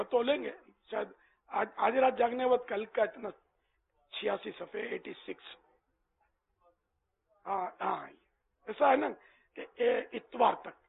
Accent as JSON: {"language": "Urdu", "town": "Karachi", "region": "Sindh", "country": "Pakistan", "tie": "born or raised there", "said": "میں بھی وہیں کا ہوں میمن ہوں اور کھارا در میٹھا در میں میری زندگی گزری ہے."}